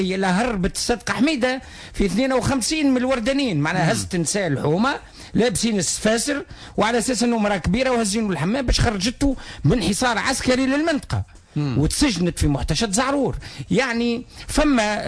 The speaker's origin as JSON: {"language": "Arabic", "country": "Tunisia", "said": "أنا ولد تونس لكن نعمل في السياسة"}